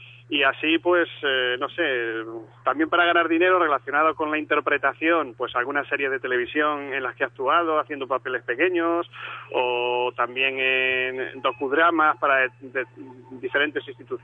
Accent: Leganés, Community of Madrid, Spain; ponerme nacido en Leganés, soy de Leganés.

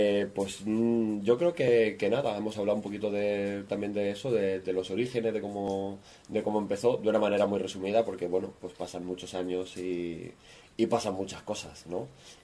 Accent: Valencia, Valencian Community, Spain; now in Seville, Spain; yo me vine de Valencia a Jerez, a Sevilla

